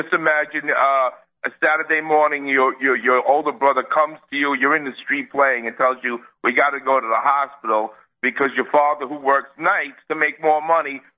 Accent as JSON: {"language": "English", "region": "New York", "country": "United States", "tie": "born or raised there", "said": "I'm a New Yorker. I grew up in New York."}